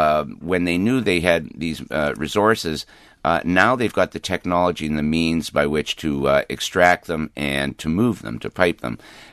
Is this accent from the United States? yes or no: no; Canada; my home country, Canada, feels that the Canadian Army is being asked to put its troops in positions of great danger